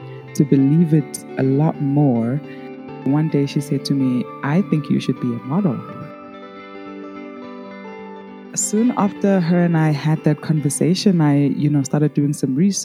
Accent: South Africa; and I am from South Africa.

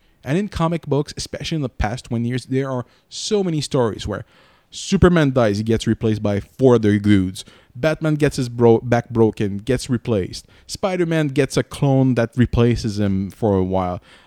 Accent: Canada; accent: French; first language French; English is a second language; I'm French Canadian. Give me a break.

